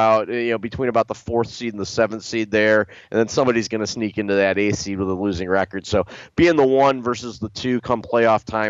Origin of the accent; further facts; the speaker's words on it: Cleveland, Ohio, United States; in the favor of my hometown Cleveland Cavaliers.